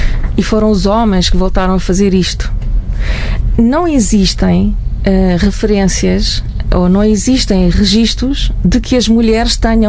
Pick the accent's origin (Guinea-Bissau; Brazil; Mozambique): Mozambique; now in Portugal; pessoas como eu, portuguesas, em primeiro lugar, emigradas de Moçambique, que quando ainda Moçambique era uma colónia portuguesa